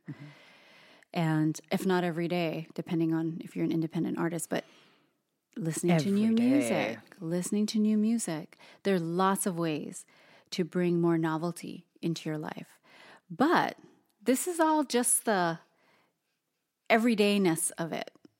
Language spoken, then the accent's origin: English; Hawaii, United States; And both Toast and I, being born and raised in Hawaii, it's like, okay, I know this one, I know this one, I know this one and this one.